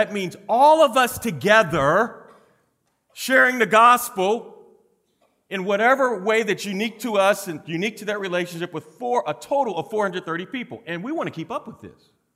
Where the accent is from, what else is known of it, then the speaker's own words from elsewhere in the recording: Missouri, United States; He's from Arkansas, I'm from Missouri, although they're two different worlds